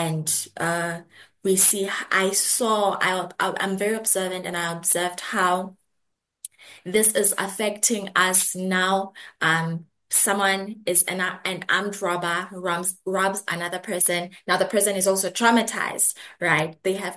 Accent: Lesotho; also born or lived in South Africa; So, I was born and bred in Lesotho. It is a country inside South Africa.

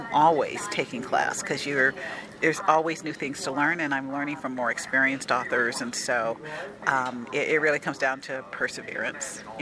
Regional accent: Ohio, United States; now in Kansas City, United States; Okay, I'm originally from Ohio. I'm currently living in Kansas City

